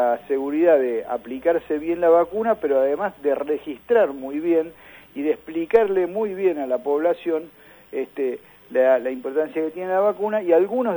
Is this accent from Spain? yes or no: no; Argentina